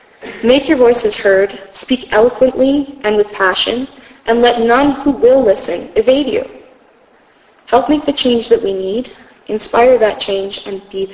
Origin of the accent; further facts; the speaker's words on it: Canada; I'm excited to be a Canadian. I enjoy my heritage